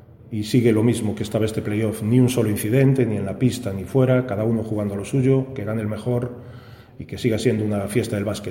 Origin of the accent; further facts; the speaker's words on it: Lugo, Galicia, Spain; aunque yo también soy de Lugo, es fenomenal